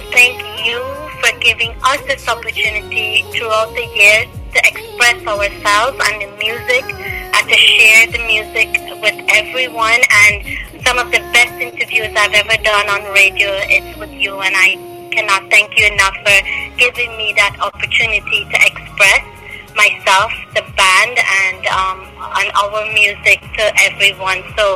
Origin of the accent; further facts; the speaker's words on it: Reading Hope, Essequibo Islands-West Demerara, Guyana; My parents are also from west coast. My dad is from Hague. My mom is from Cornelia, Ida. And I grew up in Reading Hope.